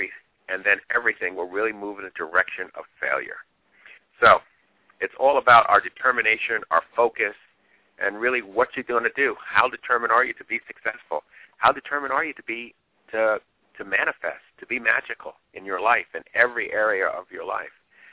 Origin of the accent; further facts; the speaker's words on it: Union, New Jersey, United States; I'm from Union, New Jersey, and thank you again all for being with us.